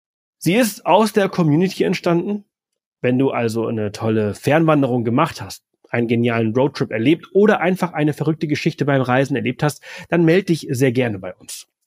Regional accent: Pollença, Balearic Islands, Spain; bis in den Norden, meine Heimatstadt, Pollença.

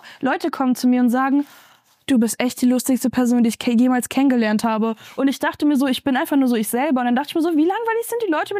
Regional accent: Dietzenbach, Hesse, Germany; ich komme halt aus Dietzenbach, wie schon erwähnt, in der Nähe von Offenbach, Frankfurt.

